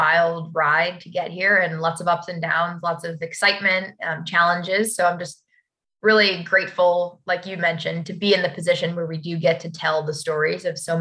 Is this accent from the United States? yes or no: yes; New Hampshire, United States; I am originally from New Hampshire, so that is my roots. I grew up in New England for 18 years, and I went to UVA.